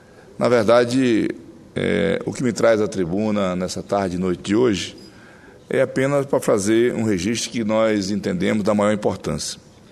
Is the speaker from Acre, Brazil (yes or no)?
yes; Acre, Brazil; a deputada Antônia Lúcia, que é também lá do meu estado, do estado Acre